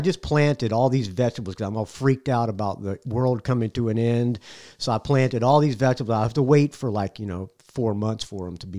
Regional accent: Jacksonville, Florida, United States; I grew up in Jacksonville, Florida, so I grew up in Redneckville, too.

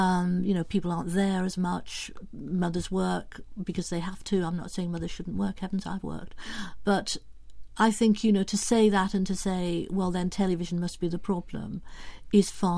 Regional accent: Spennymoor, North East England, United Kingdom; Yes, I was born in 1937 in Spennymoor in County Durham. And we moved then to a place called Tudor Colliery, which when I was very little, which was just outside.

